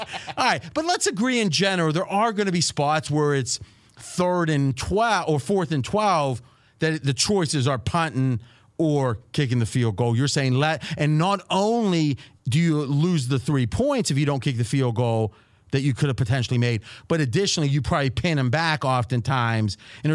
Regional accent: Dayton, Ohio, United States; Growing up in Dayton, not quite the same.

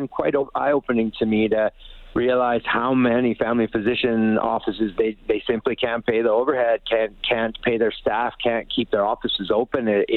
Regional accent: Medicine Hat, Alberta, Canada; then back down to my hometown in Medicine Hat coming up.

